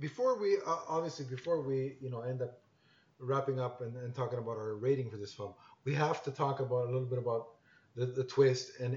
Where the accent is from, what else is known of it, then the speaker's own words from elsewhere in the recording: Canada; I'm Canadian, so the sight of snow only makes me think of winter.